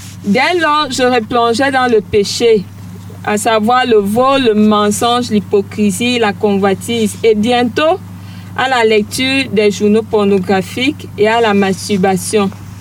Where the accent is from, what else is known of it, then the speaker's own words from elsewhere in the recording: Yaoundé, Centre, Cameroon; born there; Je suis née en 1984 à Yaoundé. Je suis issue de la région du Mbaminkim. Je viens d'une famille de 7 enfants dont je suis la cinquième.